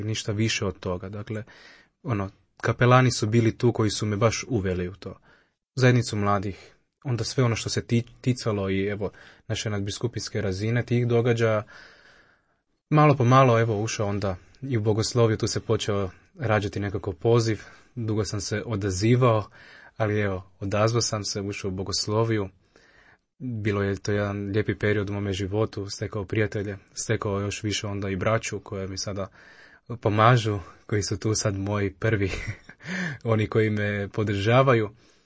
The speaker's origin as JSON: {"language": "Croatian", "town": "Zagreb", "region": "City of Zagreb", "country": "Croatia", "tie": "born or raised there", "said": "Evo, rodom sam iz Zagreba, iz Kustošije, župe Svetog Nikole Tavelića, tu sam odrastao, tu sam evo sve primio sakramente"}